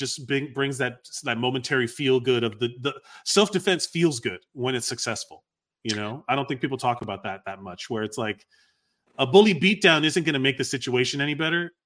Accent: Miami, Florida, United States; I say bro because I'm from Miami.

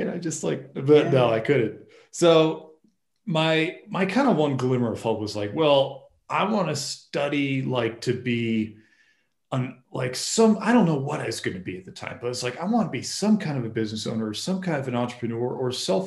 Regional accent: Massachusetts, United States; moved away as an adult; Well, I was originally from Massachusetts on the East Coast of the US. And pretty much as soon as I became an adult, I moved over to Colorado to the mountains.

